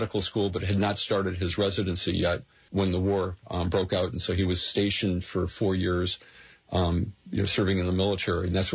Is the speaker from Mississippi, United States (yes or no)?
no; Rockford, Illinois, United States; I was born in Rockford, Illinois, and grew up there the entire time.